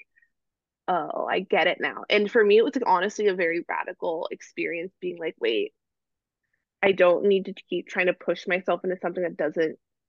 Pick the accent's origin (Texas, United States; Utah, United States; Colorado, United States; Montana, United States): Texas, United States; And so I'm from Texas and I went to college in Oklahoma at the University of Oklahoma.